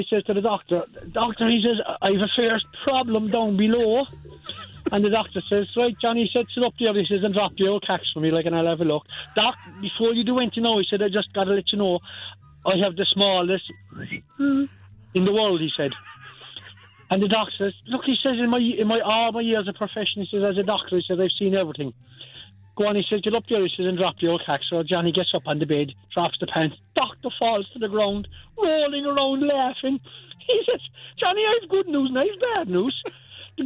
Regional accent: Cobh, County Cork, Ireland; I'm coming from Cove.

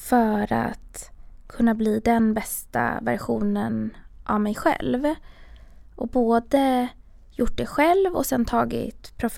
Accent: Stockholm, Stockholm County, Sweden; jag är uppväxt i Stockholm, ganska centralt. har växt upp i hela den här storstadspulsen.

